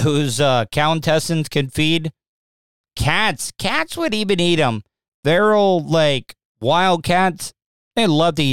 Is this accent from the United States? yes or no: yes; the South, United States; You know, growing up in the South, I've been to a lot of butchering of a cow from start to finish